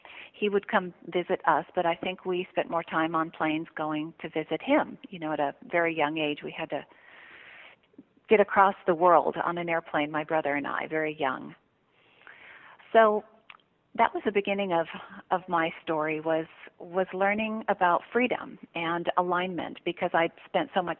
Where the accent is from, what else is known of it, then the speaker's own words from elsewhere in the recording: Seattle, Washington, United States; born there; also born or lived in Santiago, Chile; I was born in Seattle, Washington, and, you know, I spent my formative years, a few of them anyway, in Santiago, Chile.